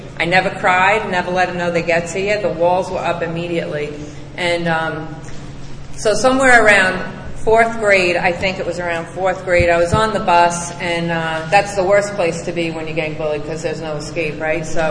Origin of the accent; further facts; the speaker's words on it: New York, United States; I was raised in Long Island, New York. I came from a very nice house. I was raised in a beautiful suburban neighborhood.